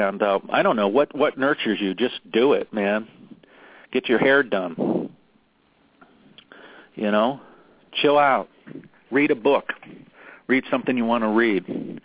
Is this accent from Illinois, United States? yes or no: no; Pittsburgh, Pennsylvania, United States; When I was a little boy, I grew up in Pittsburgh, in an area of Pittsburgh called Westview.